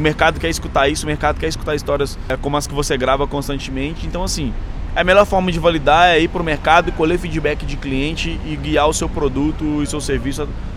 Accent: Belo Horizonte, Minas Gerais, Brazil; Eu sou mineiro de BH, mas eu acho que de tanto de conversar com paulista pega, e carioca, né? No telefone, a gente pega.

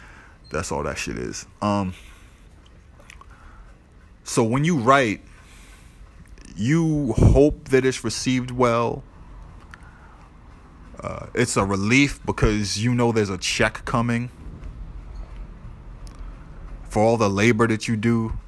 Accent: Boston, Massachusetts, United States; I'm from Boston.

